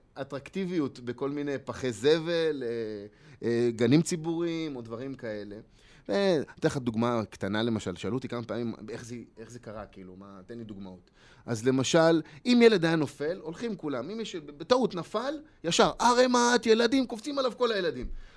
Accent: Haifa, Haifa District, Israel; גדלתי בשכונה קצת בעייתית בחיפה

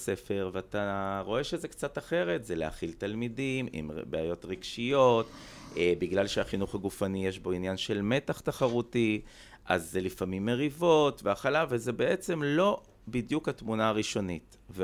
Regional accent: Kiryat Ata, Haifa District, Israel; אני גדלתי בקריית אתא, עיר מדהימה. אפילו בילדות שלי נקראה כפר אתא, כי לא היו בה מספיק תושבים.

